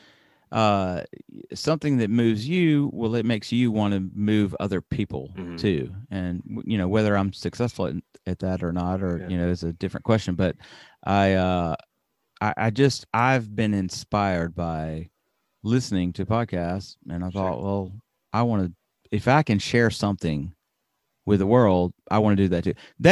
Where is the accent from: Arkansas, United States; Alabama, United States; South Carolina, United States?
Alabama, United States; I grew up in Alabama. You might be able to hear a little bit of my accent. I try to turn it down.